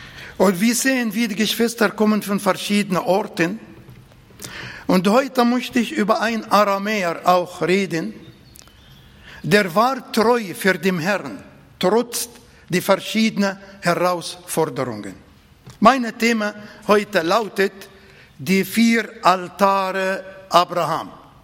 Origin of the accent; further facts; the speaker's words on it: Egypt; ich komme aus Ägypten.